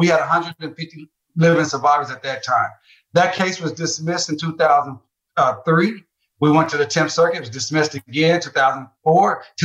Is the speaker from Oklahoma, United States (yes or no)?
yes; Tulsa, Oklahoma, United States; I'm from North Tulsa. I've never heard that.